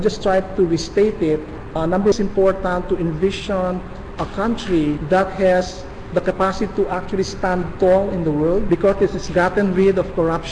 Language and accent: English; Philippines; And as a Filipino loving this country, I could not allow that to happen without me stepping forward